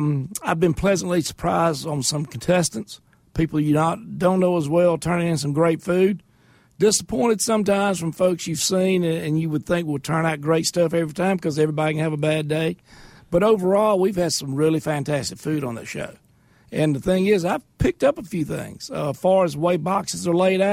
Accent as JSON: {"language": "English", "region": "the South", "country": "United States", "said": "I know proper grammar, but I wasn't raised speaking proper grammar. I'm from the South."}